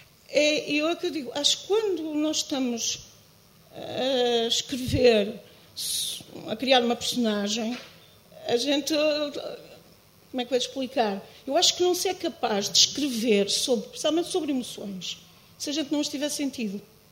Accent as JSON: {"language": "Portuguese", "region": "Azores", "country": "Portugal", "said": "eu vou meter aqui uma colher porque eu sou de lá, uma ilha dos Açores"}